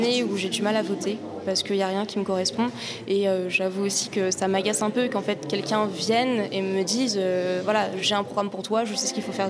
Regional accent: Poitiers, Nouvelle-Aquitaine, France; j'ai 26 ans et je viens de Poitiers.

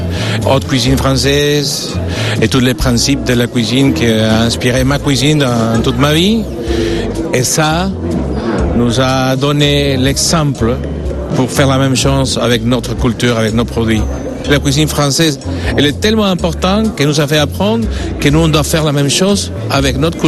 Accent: Peru; je suis cuisinier, je viens du Pérou. J'ai un restaurant à Lima

